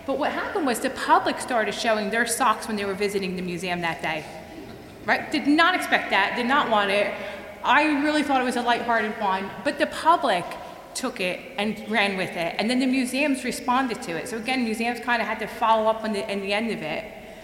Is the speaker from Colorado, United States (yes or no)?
no; Philadelphia, Pennsylvania, United States; that's Rocky Sylvester Stallone, and I'm from Philadelphia.